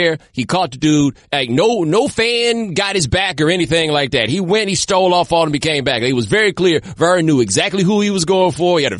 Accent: Houston, Texas, United States; I grew up in Houston

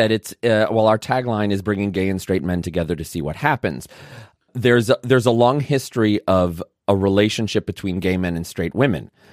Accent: Brooklyn, New York, United States; I grew up in Brooklyn. In fact, my father went to the same high school as Bernie Sanders.

